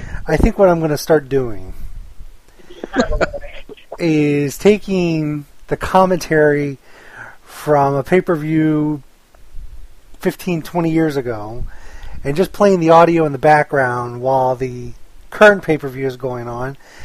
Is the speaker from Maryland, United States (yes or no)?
no; Miami, Florida, United States; You know, well, I grew up in Miami.